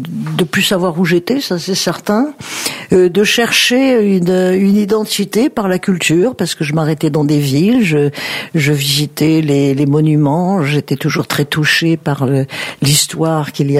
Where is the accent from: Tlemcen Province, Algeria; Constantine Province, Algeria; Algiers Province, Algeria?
Algiers Province, Algeria; Algiers; now in France; le bateau qui m'amenait d'Alger à Marseille, quand j'étais partie d'Alger